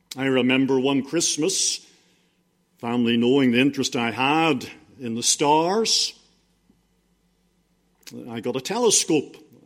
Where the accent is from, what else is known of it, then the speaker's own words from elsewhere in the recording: Donaghadee, Northern Ireland, United Kingdom; also born or lived in Bangor; I was born in Bangor. Spent most of my childhood in Donaghadee, some 9-10 years. And then the rest of my family were attending school in Bangor. And so we all went back to Bangor to live. Wasn't born into a Christian home.